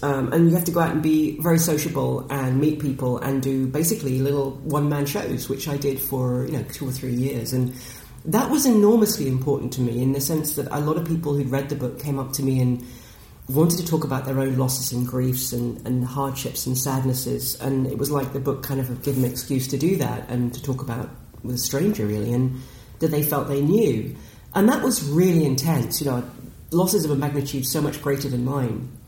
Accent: Camberley, South East England, United Kingdom; And, we grew up in Camberley in the 80s, which was, sort of yuppie heaven.

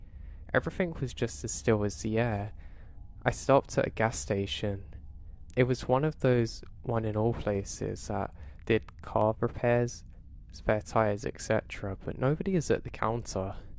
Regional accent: Montana, United States; I drove all the way from Louisiana to my hometown in Montana without incident.

